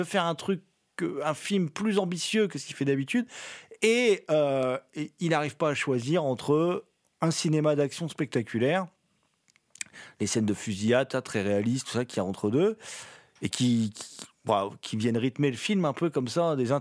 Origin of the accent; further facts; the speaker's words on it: France; Moi, en tant que Français, par exemple, je ne sais pas forcément